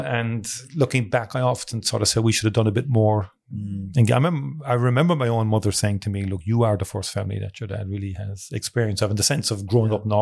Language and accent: English; Cork, County Cork, Ireland; I was born in Turner's Cross, so we'd walk into town, that whole area of the South Parish. You know, I walked every street of that, like, for as a child and for years growing up.